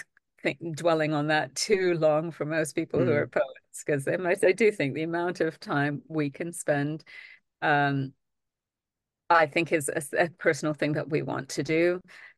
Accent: Trinidad & Tobago; I grew up in Trinidad, so I instantly went to, oh goodness.

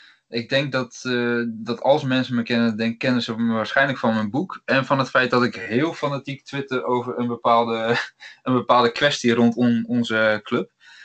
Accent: Friesland, Netherlands; also born or lived in Utrecht; mijn familie komt wel allemaal uit Rotterdam, dus ik ben geboren in Utrecht, toen heel snel naar Friesland gegaan. Maar mijn familie bestaat eigenlijk volledig uit Rotterdammers of mensen uit de buurt van Rotterdam.

